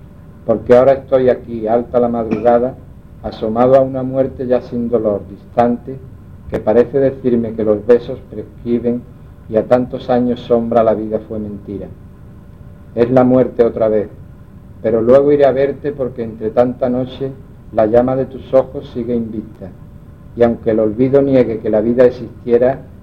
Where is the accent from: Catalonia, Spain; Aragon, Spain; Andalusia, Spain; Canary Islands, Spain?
Andalusia, Spain; Arcos de la Frontera; a los poetas de mi pueblo, de Arcos de la Frontera